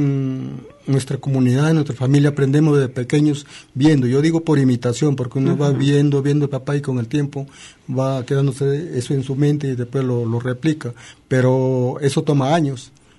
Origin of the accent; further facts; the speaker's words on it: Peru; yo tengo entendido que en mi caso o en mi país, los antiguos peruanos